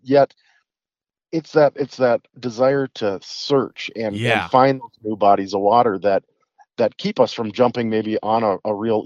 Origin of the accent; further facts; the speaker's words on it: Minnesota, United States; I grew up in Otter Tail County. I currently live in Becker County